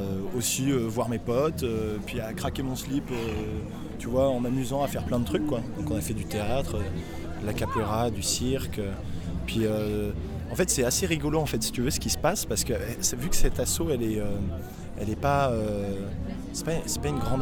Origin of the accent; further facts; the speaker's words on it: Saint-Pardoux, Nouvelle-Aquitaine, France; J'ai grandi à Saint-Pardoux, à côté de Bessines, un petit village.